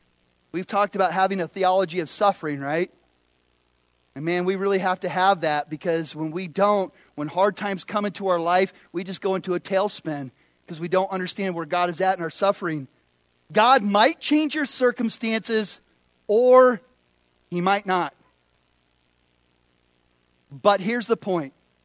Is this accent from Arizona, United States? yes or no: yes; Phoenix, Arizona, United States; I grew up in Phoenix, Arizona. And unfortunately, I saw a lot of rattlesnakes.